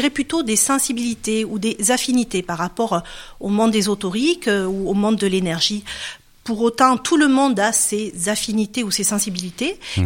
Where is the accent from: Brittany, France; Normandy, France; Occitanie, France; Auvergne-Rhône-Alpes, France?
Occitanie, France; Perpignan; je viens d'ailleurs, je viens de Perpignan, comme mon accent peut-être me laisse supposer.